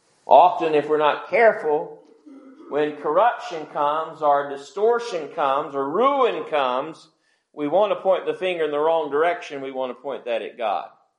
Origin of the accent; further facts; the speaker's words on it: Wewahitchka, Florida, United States; born there; also born or lived in Marianna; If you think that's funny, I was born in Wewaukitchika, Florida. So, sorry for the accent, but you know, I got it naturally.